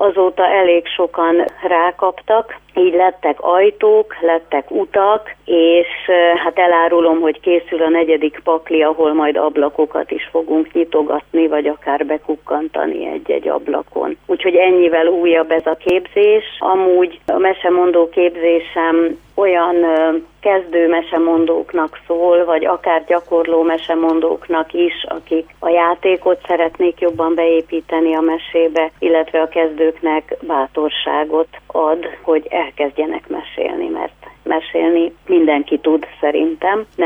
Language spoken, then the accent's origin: Hungarian; Cluj-Napoca, Cluj County, Romania; Így hát nekem is nagyon fontos a kolozsvári létem, a gyerekkori emlékeim. Kálvária domb alatt nőttem fel nagymamámnál, mamimnál, és onnan is nagyon sok élményt, emléket hozok magammal.